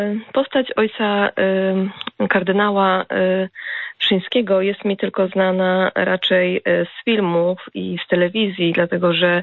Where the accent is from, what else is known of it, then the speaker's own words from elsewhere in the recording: Masovian Voivodeship, Poland; my jesteśmy z okolic Warszawy